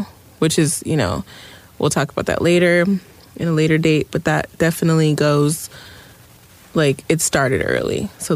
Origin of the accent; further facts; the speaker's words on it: Oxnard, California, United States; now in Los Angeles, United States; I'm from Oxnard, and you'll hear me say LA a lot. I'm not from there, but I've been, or I'm not from here, but I have lived here for about, I think, maybe a little over 10 years.